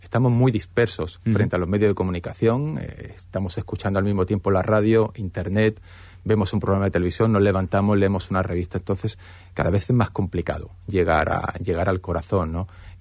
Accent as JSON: {"language": "Spanish", "town": "Palma de Mallorca", "region": "Balearic Islands", "country": "Spain", "said": "Hombre, yo soy de Palma de Mallorca, Formentera la tengo muy cerca, ¿no?"}